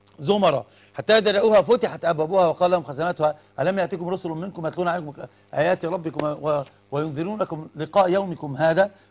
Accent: Upper Egypt, Egypt; أنا صعيدي وأفتخر، وأهل الصعيد أقحاح، عرب أقحاح، تعرفونهم من سوهاج ومن غيرهم

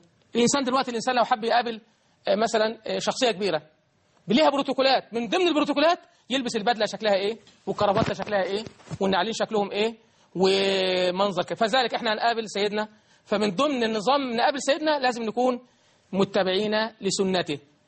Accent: Egypt; بلدنا مصر

